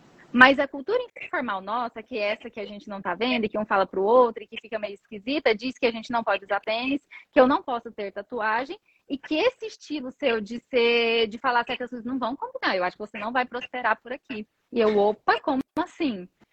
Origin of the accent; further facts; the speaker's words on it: Goiás, Brazil; esse sotaque que não é do sul, então eu sou de Goiás. E o uai, o trem, o coisa, várias coisas faz parte daquilo que é meu dia a dia.